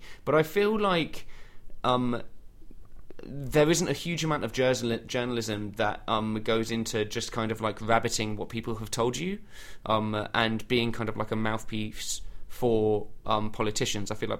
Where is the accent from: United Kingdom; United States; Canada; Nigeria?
United Kingdom; But what is worrying for me as a Brit is that.